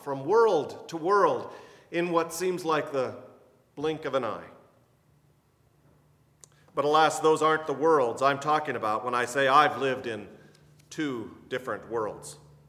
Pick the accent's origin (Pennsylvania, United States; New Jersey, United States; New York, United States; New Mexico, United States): New Mexico, United States; Albuquerque; another kid in my hometown of Albuquerque